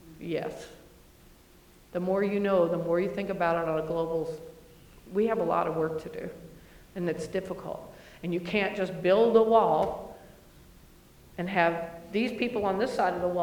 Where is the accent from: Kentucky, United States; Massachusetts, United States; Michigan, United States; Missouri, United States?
Kentucky, United States; And I'm from Kentucky, so I saw things that I had never seen before.